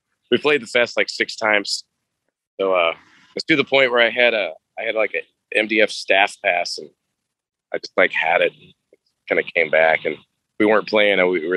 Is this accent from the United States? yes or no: yes; Midwest, United States